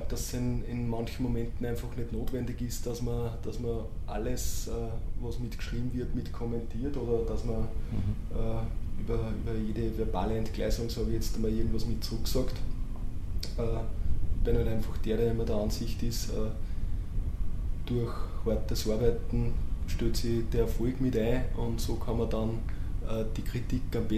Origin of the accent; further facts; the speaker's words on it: Steyr, Upper Austria, Austria; also born or lived in Styria; Nein, ich bin geborener Steirer, sondern eigentlich nach Niederösterreich mit meinen Eltern gezogen, glaube im Volksschulalter. Und bin aber dann nach der Volksschule wieder in Steyr in die Schule gegangen